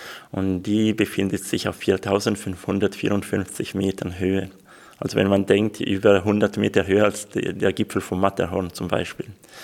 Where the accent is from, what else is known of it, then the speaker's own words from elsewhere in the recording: Switzerland; first language Swiss German dialect; German is a second language; Ja, also meine Muttersprache ist eben dieser Schweizer Dialekt, Grischonetisch. Dann kam auch das Hochdeutsche hinzu, das habe ich in der Schule gelernt. Das Italienische sowieso, also mit 6 Jahren in der Schule musste ich es lernen. Französisch auch